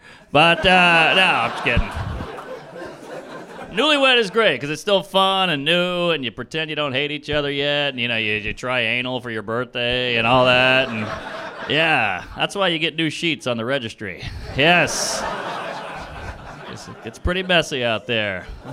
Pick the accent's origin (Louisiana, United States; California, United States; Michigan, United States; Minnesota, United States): Louisiana, United States; New Orleans; Well, I grew up in New Orleans. I had a weird childhood. Grew up in a black neighborhood with a, in a dilapidated mansion that had a transvestite drag queen nanny.